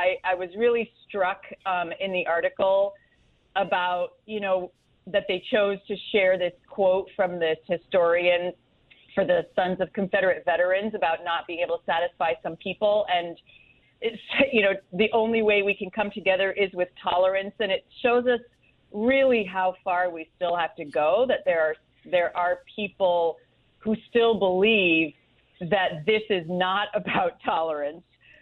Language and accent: English; Canada; I always observe these things as a Canadian and as a feminist, right?